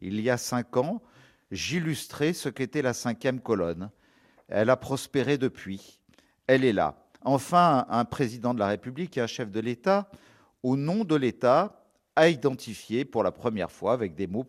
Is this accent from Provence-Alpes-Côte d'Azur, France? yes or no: yes; Nice, Provence-Alpes-Côte d'Azur, France; born or raised there